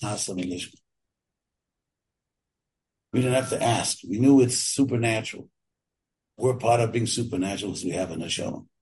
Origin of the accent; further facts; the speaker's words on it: United Kingdom; British people. I'm British too.